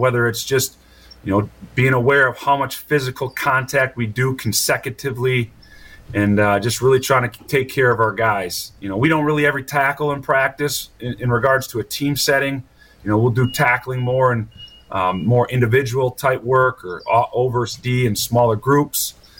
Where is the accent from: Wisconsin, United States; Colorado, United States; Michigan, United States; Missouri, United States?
Wisconsin, United States; Cambridge; I'm from Cambridge, so I got a lot of love for the local teams here in the state of Wisconsin.